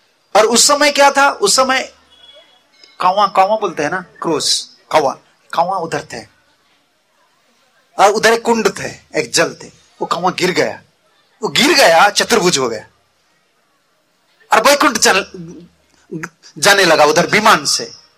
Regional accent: Odisha, India; Hindi is a second language; मेरा हिंदी इतना शुद्ध नहीं है, मैं उड़िया आदमी हूं

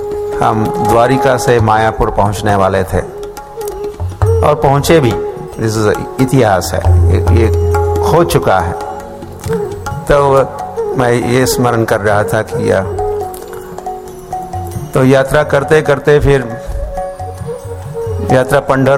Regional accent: Maharashtra, India; मेरे गांव में जन्म हुआ, महाराष्ट्र में

